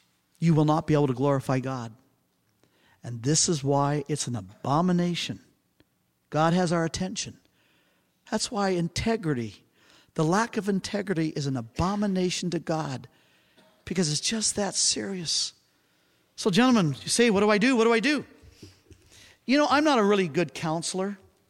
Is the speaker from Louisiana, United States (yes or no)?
yes; Louisiana, United States; I'm Cajun French. I love the hyperbole.